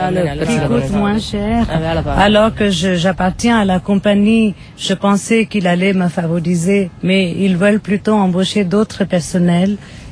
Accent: Chennai, Tamil Nadu, India; Je viens de Madras, du Tamil Nadu.

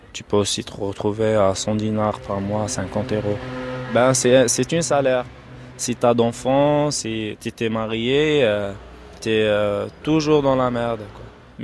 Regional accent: Zarzis, Medenine, Tunisia; moved away as an adult; now in France; Je suis parti de la Tunisie au début de février. Je suis parti d'une ville qui s'appelle Zarzis, c'est juste à la sud de la Tunisie. C'est une grande zone touristique, c'est près de Djerba aussi.

